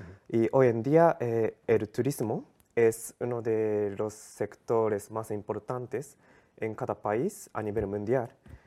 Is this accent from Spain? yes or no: no; Tokyo, Japan; Spanish is a second language; Yo soy de Tokio.